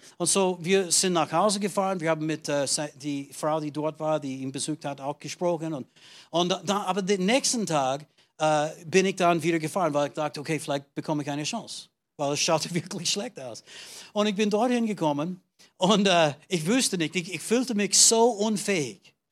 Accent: Austria; Ich komme aus Österreich.

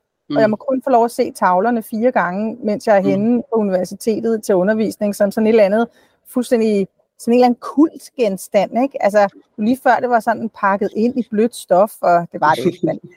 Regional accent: Copenhagen, Capital Region of Denmark, Denmark; accent: Copenhagen; Altså jeg lyder som en københavner, det gør jeg.

